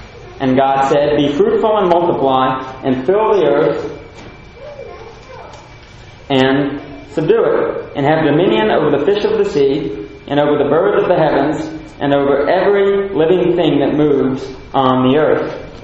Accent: Philippines; I grew up in the Philippines in a very international community.

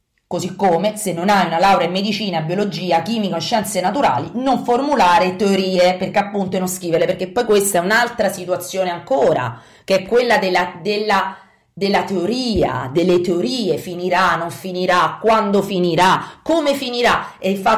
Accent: Tagliacozzo, Abruzzo, Italy; Mi viene adesso immediatamente alla mente quello che il sindaco del mio paese abruzzese di Tagliacozzo ha proprio scritto nero su bianco

